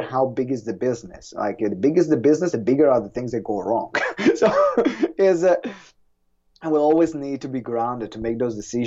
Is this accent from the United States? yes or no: no; Italy; English is a second language; I'm from Italy, we use centimeters.